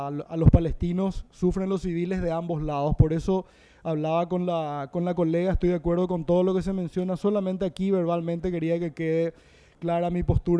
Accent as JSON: {"language": "Spanish", "country": "Paraguay", "said": "Somos muchos los paraguayos que somos 100% paraguayos, pero al mismo tiempo tenemos nuestros orígenes en otros lugares."}